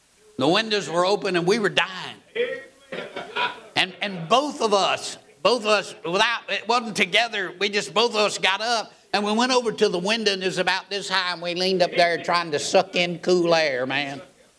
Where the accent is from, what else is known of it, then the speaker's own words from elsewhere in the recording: Georgia, United States; also born or lived in South Florida; I grew up, I was born in Georgia. We had a swamp cooler in Georgia. But we moved to Florida and we had fans in Florida. We were in South Florida.